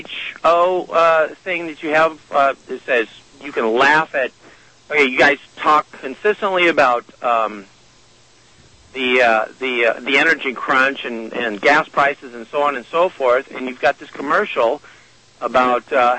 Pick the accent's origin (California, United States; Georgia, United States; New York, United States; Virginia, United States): California, United States; Hollywood; I'm from Hollywood, and I just want to give him a little critique on his commercial.